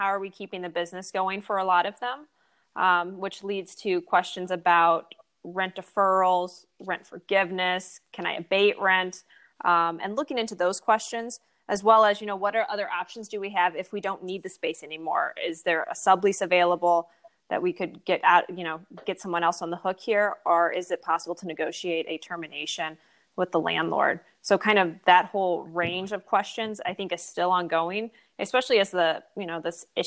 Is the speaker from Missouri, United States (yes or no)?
yes; St. Louis, Missouri, United States; accent: twang; now in Chicago, United States; And I'm originally from St. Louis, so if you get a little twang, that's where it comes from. But I've been living in the Chicago area since 2017.